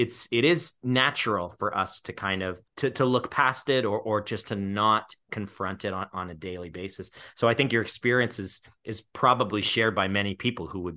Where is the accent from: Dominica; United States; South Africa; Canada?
Canada; Ontario; me growing up in Southern Ontario